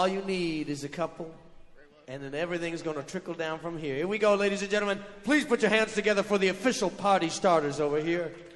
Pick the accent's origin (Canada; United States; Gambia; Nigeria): Canada; Toronto, Ontario; I'm from Toronto, Canada. There's got to be at least one Canadian in the blues, huh?